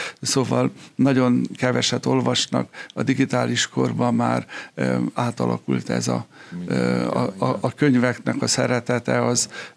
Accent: Bácsalmás, Bács-Kiskun, Hungary; Bácsalmásra, ahol én születtem, és ott indult az életem, és a tanári pályám is.

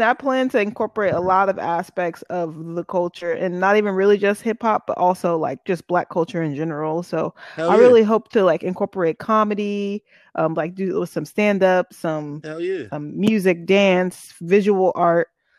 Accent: California, United States; moved away as an adult; now in New York, United States; Listen, I'm from California, so I feel you. I'm like, ooh, I just got here last year, February 2020. I moved to New York from Cali

